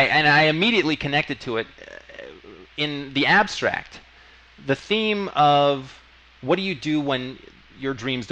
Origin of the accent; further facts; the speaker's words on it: California, United States; I was very much into the punk scene when I was growing up in Bay Area.